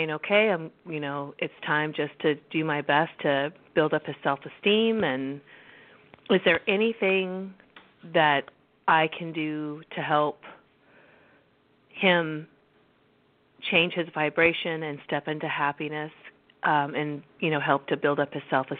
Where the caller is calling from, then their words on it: California, United States; I'm calling from California this morning.